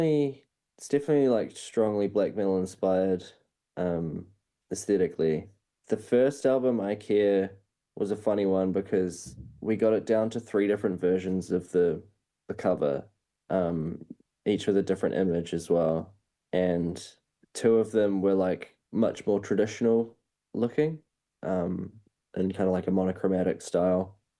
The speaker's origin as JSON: {"language": "English", "town": "Palmerston North", "region": "Manawatū-Whanganui", "country": "New Zealand", "tie": "born or raised there", "said": "because I grew up in Palmerston North, and I've got so many memories"}